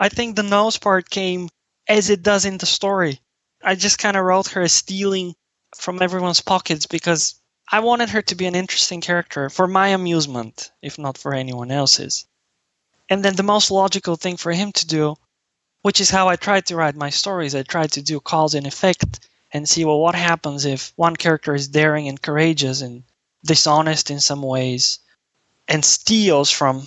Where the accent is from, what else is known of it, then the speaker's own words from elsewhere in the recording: Bulgaria; All of this just gave me the reason to look back to my home country and to write about Bulgaria.